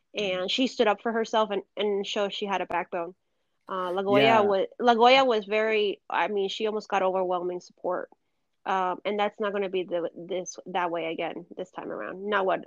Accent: California, United States; born there; now in Miami, United States; That's the culture that I grew up in. I'm born in Miami, which is basically Little Cuba. Or I should say, I live in Miami, born in California

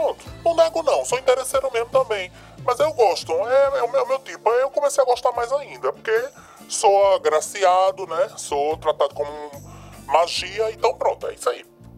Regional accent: Northeast Region, Brazil; now in Miami, United States; Eu tô aqui morando em Miami. Eu sou do Nordeste

